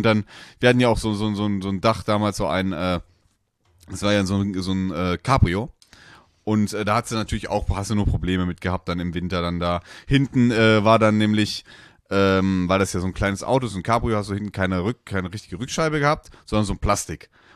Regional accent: Dortmund, North Rhine-Westphalia, Germany; born there; ich komme ja gebürtig aus Dortmund

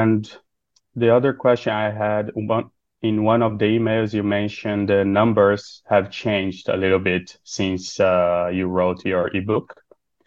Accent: Brazil; English is a second language; now in Qatar; But my income is from Qatar. But I'm from Brazil originally. We are just in Qatar for work.

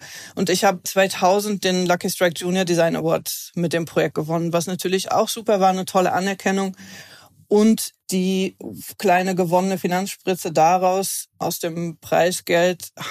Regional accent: Düsseldorf, North Rhine-Westphalia, Germany; born there; Ich bin geboren bin ich in Düsseldorf

